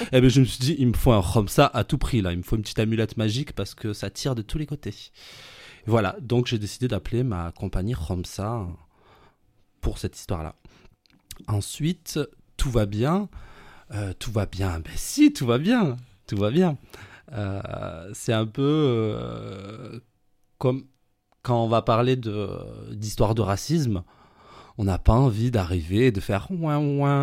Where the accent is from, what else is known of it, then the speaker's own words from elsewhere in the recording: Toulouse, Occitanie, France; moi, j'ai grandi au Mirail